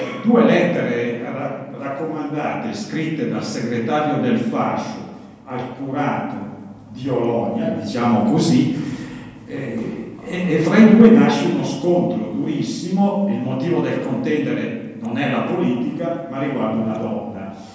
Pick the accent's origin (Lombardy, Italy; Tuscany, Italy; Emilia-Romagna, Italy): Lombardy, Italy; Gorla Maggiore; Io sono di Gorla Maggiore e Gorla Maggiore alla fine dovette cedere